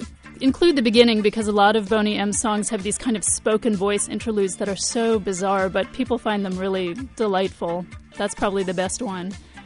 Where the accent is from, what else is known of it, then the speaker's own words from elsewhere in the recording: United States; as an American, I was convinced that they were not popular in America